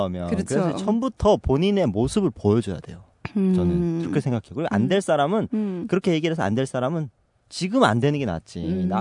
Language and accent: Korean; Chongjin, North Hamgyong, North Korea; 근데 왜 네. 청진입니다. 이게 안 나올까요?